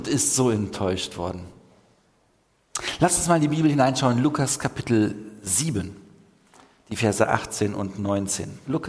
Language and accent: German; Neuwied, Rhineland-Palatinate, Germany; Ich dachte, ich komme aus Neuwied.